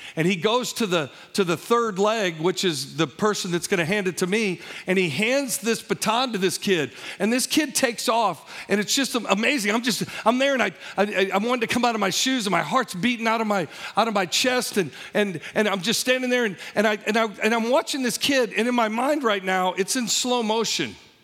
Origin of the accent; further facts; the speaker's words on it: Illinois, United States; I grew up in Southern Illinois in this school district